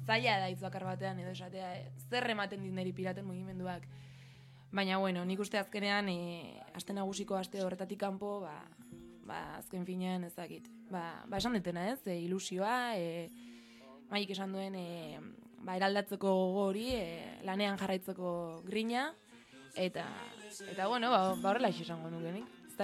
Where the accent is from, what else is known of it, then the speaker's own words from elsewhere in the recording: San Sebastián, Basque Country, Spain; Donostiarrak gara